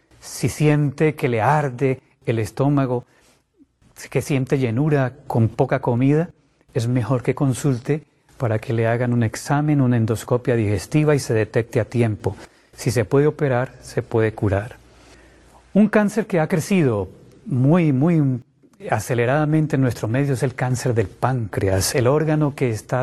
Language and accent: Spanish; Colombia; médico internista, vengo de la República de Colombia.